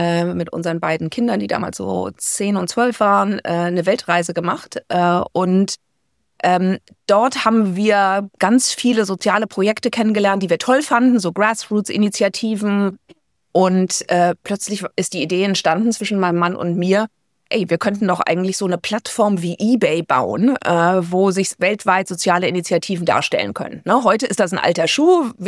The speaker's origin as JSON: {"language": "German", "region": "Hamburg", "country": "Germany", "tie": "born or raised there", "said": "wie ich aufgewachsen war in Hamburg, in der deutschen Kultur so der 70er Jahre"}